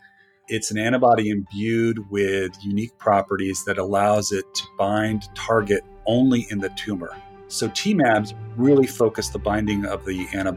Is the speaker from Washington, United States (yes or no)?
no; Redwood City, California, United States; also born or lived in Turkey; Originally from California, mostly born and bred there. Was born in Redwood City, California, in the Bay Area. Not long after I was born, we moved to Turkey, where we lived for about 5 years.